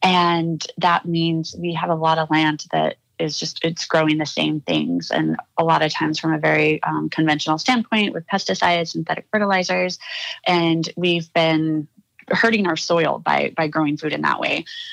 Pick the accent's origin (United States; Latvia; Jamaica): United States; Miles City, Montana; And I grew up in Miles City. And since I was from a rural area, they immediately put me on agricultural issues.